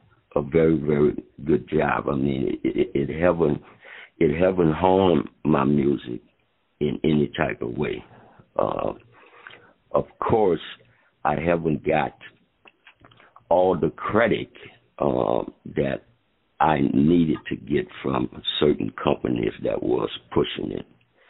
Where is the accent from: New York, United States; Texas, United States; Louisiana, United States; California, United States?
Louisiana, United States; New Orleans; being from the ghetto, you go through so much, because we are from New Orleans, the Night Wall, the Desire Project, which is a ghetto